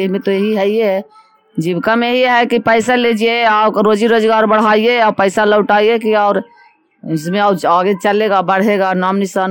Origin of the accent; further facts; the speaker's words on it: Bisaya, India; मैं बिसाया के रहने वाली हूँ